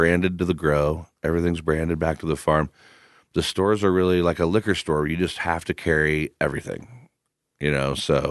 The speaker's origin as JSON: {"language": "English", "region": "Midwest", "country": "United States", "tie": "born or raised there", "said": "back in the day growing up in the Midwest, you know, we called it KB"}